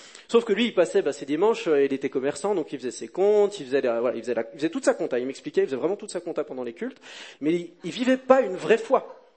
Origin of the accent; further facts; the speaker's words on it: France; et je suis français.